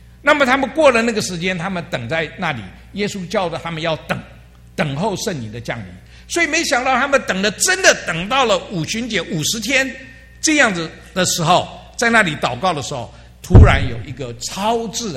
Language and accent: Chinese; Dongtai, Jiangsu, China; 有一年我从上海要到我回到我的老家在江苏的东台，